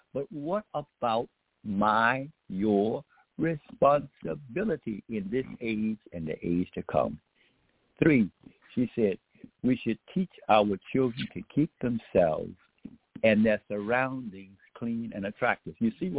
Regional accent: Beaumont, Texas, United States; some of us heard about Nanny Helen Burrows when we grew up in Beaumont, Texas, when we were going to some of those so-called segregated schools.

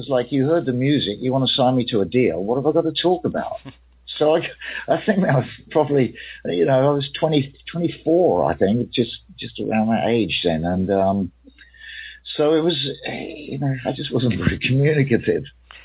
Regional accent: Camberley, South East England, United Kingdom; born or raised there; also born or lived in London

